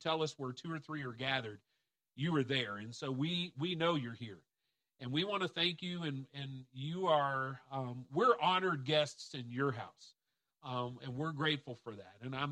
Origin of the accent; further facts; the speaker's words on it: Kentucky, United States; accent: southern drawl; you're going to hear a little bit of a southern drawl to me, because I am from Kentucky.